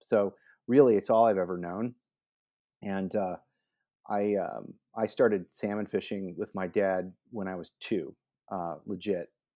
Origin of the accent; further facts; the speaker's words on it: West Allis, Wisconsin, United States; born there; My dad and mom are from Wisconsin. I was born in West Allis, Wisconsin, just outside of Milwaukee.